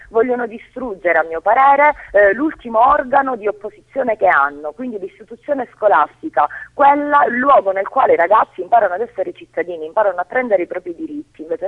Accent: Sicily, Italy; io sono siciliana, penso si sente

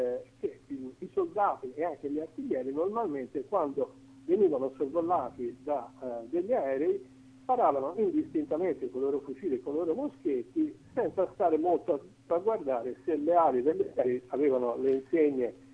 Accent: Tuscany, Italy; io sono toscano, mio nonno era fiorentino

